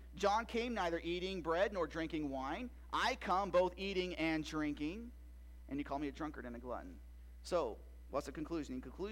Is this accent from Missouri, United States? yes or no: yes; Missouri, United States; I lost a job at a church in Missouri, 30 minutes from my hometown